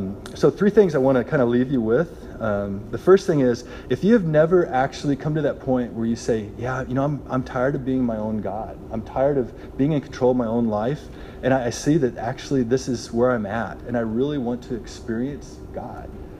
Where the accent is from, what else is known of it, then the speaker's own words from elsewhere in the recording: Indiana, United States; I grew up in Southern Indiana. There is a vast difference, let me tell you, between Southern Indiana and California.